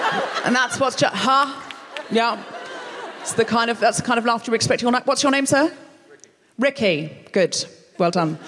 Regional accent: Australia; Now, the thing I want to talk to you tonight is I'm from Australia. I know I don't sound especially Australian.

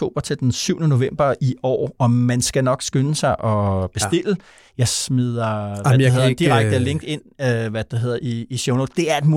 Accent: Vordingborg, Zealand, Denmark; born there; der skal jeg tilbage til min fødeby, hvor den går. Sydsjællands Paris.

